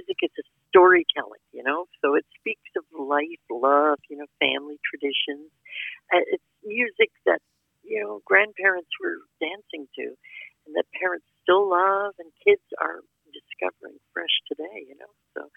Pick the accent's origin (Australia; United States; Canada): Canada; Fitch Bay, Quebec; Like I grew up in Fitch Bay, actually, with Saturday Night Dance.